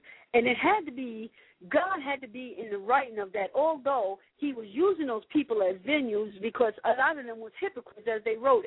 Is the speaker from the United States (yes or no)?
yes; Staten Island, New York, United States; Oh, and by the way, Staten Island, that was my hometown that got tore up like that.